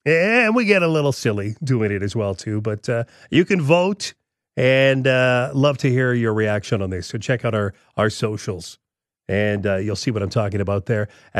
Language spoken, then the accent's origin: English; Rosemont, United States; I always remember being a kid growing up in Rosemont, and my friends and my brother is all hyped up looking forward to the Super Bowl of candy.